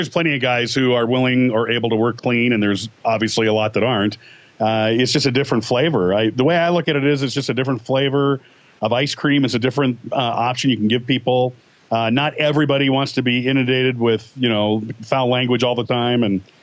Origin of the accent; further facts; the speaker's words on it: California, United States; now in Aurora, United States; I'm from Southern California. That's where I grew up, in the LA area, Glendale, Burbank, and all that.